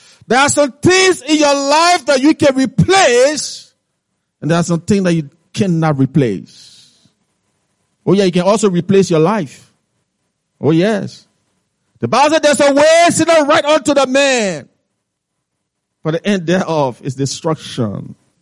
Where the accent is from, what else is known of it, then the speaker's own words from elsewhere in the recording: Liberia; English is a second language; Just know that I'm from Liberia, Africa. That's the way we say it.